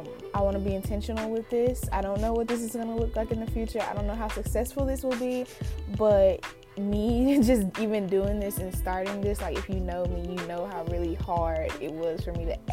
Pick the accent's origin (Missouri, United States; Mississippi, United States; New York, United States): Mississippi, United States; Chula; I'm from Chula, Mississippi